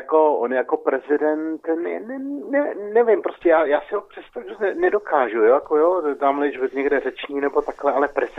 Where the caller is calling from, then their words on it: Kolín, Central Bohemian Region, Czechia; z Kolna, dobrý večer.